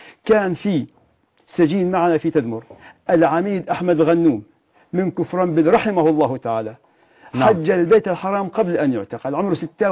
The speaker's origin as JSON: {"language": "Arabic", "town": "Maarat al-Numan", "region": "Idlib Governorate", "country": "Syria", "tie": "born or raised there", "said": "درست من معارة النعمان، درست الابتدائي في قريتنا، ثم ذهبت إلى معهد الإمام النووي في معارة نعمان ودرست 5 سنوات، ثم انتقلت إلى دمشق"}